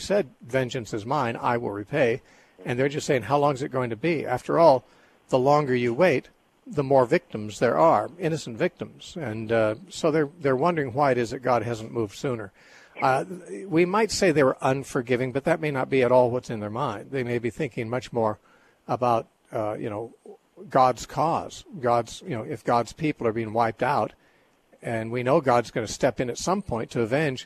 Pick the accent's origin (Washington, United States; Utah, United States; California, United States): California, United States; San Bernardino; born there; from my hometown. Actually, I was born in St. Bernardine's Hospital.